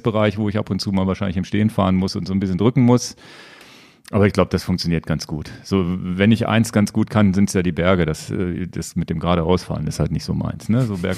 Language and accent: German; Lower Saxony, Germany; Ich fahre ja so als Niedersachse hier ein Zeitfahrrad